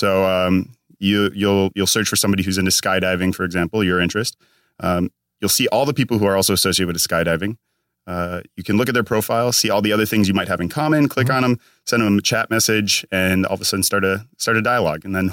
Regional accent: Minnesota, United States; now in California, United States; Oh, man, I'm all the way from Minnesota. I came from Minnesota, moved out to California probably 13 years ago.

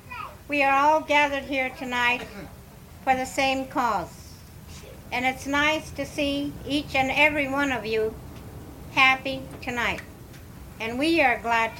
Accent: South Dakota, United States; I am from South Dakota, from the Black Hills of South Dakota and the Badlands

